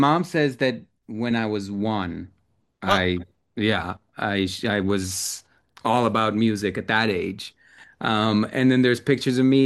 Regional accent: Israel; So I'm from Israel originally.

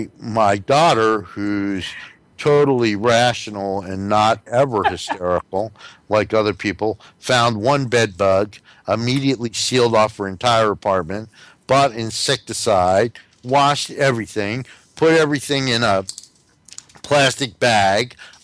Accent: New Jersey, United States; I'm from North New Jersey.

